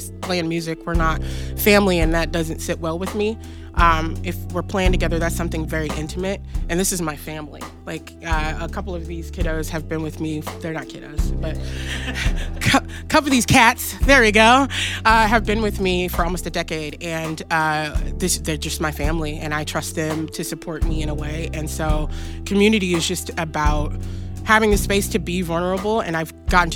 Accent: Pacific Northwest, United States; also born or lived in the South; I mean, I'm from the Pacific Northwest. I was born in the South, but like I grew up here, and we're a different kind of breed, you know?

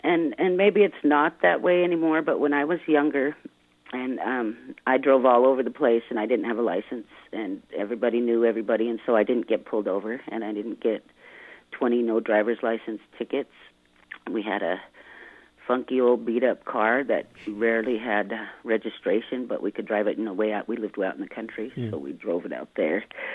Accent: Browning, Montana, United States; I've always noticed a disparate treatment of Native Americans in Montana growing up on the Blackfeet Reservation

